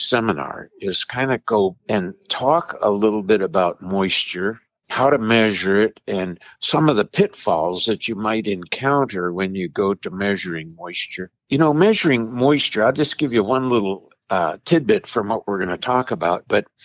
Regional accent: Tennessee, United States; born there; also born or lived in Wisconsin; But I was born in Tennessee, so that's, you know, I'm a Southern boy, but that's okay.

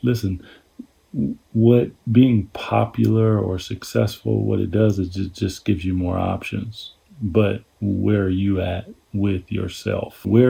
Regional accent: Seattle, Washington, United States; growing up in Seattle, just being able to go outside, live outside, have so much fun.

